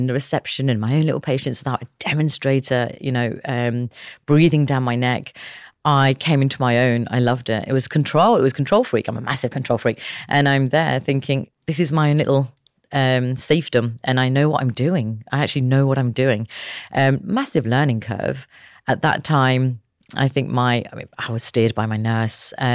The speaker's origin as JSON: {"language": "English", "town": "Leicester", "region": "East Midlands", "country": "United Kingdom", "said": "I was from Beaumont Leeds in Leicester. And it was a complete different world."}